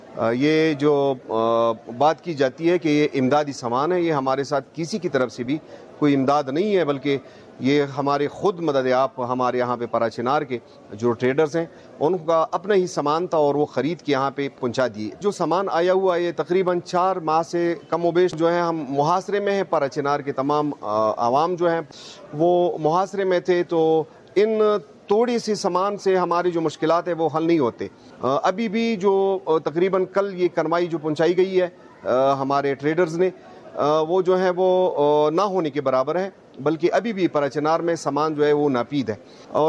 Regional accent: Pakistan; ایک پاکستانی ہونے کے ناطے ہمیں اپنے حقوق دیے جائیں

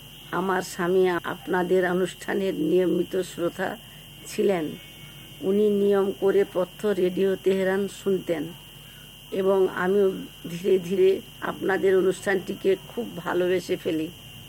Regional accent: Bally, West Bengal, India; আমার বাড়ি বালি, হাওড়া, পশ্চিমবঙ্গ।

